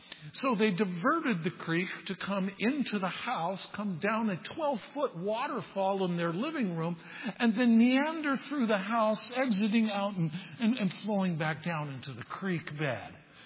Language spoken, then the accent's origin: English; Bishop, California, United States; And then Dad got the call to Bishop. Little town, Eastern Sierra, my hometown, home of KIBS radio.